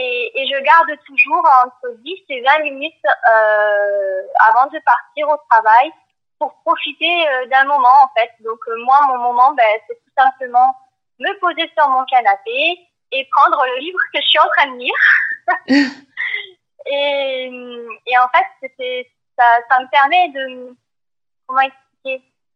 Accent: Colomiers, Occitanie, France; also born or lived in Toulouse; Depuis toute petite, en fait, je suis née sur Toulouse et j'ai toujours habité à Colomiers.

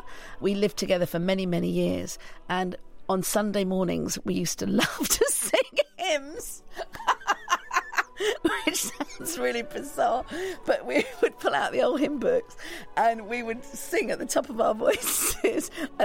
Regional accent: England, United Kingdom; I loved growing up in England as a child.

